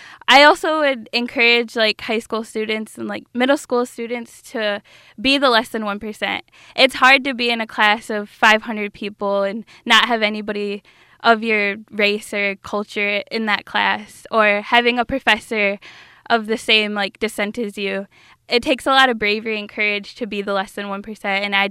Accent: Peshawbestown, Michigan, United States; I was born and raised in Peshawetown, Michigan. I was born and raised around my culture and like with traditional values instilled in me by my parents and grandparents.

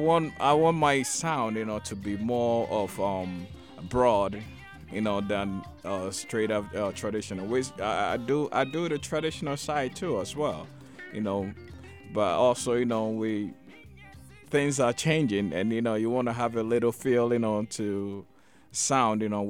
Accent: Ghana; I mean, I grew up in Ghana

